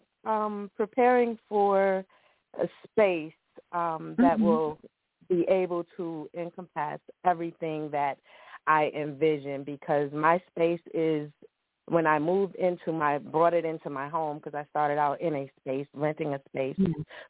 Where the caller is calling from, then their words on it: Ellicott City, Maryland, United States; I am calling from Ellicott City, Maryland.